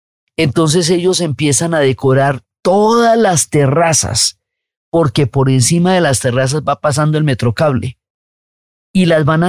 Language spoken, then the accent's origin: Spanish; Colombia; eso no nos ha impedido a nosotros como colombianos